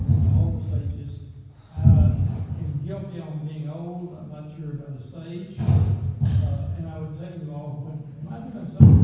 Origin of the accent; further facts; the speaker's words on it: Kentucky, United States; accent: Kentucky; Obviously, from my speech pattern, I'm from Kentucky. Sorry about that, guys.